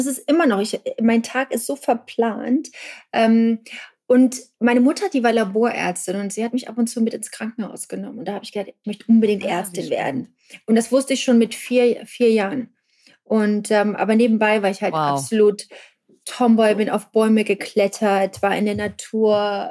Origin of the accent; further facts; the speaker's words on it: East Germany, Germany; ich bin in der DDR groß geworden